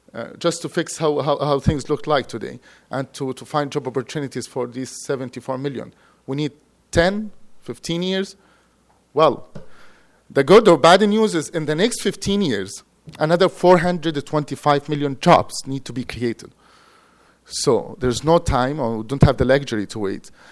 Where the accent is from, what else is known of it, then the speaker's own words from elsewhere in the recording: Jordan; I come from Jordan, and the Arabic culture, the word envoy means literally a messenger